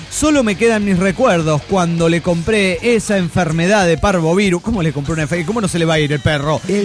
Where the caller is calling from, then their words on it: Guadalajara, Jalisco, Mexico; de Guadalajara, Jalisco, México.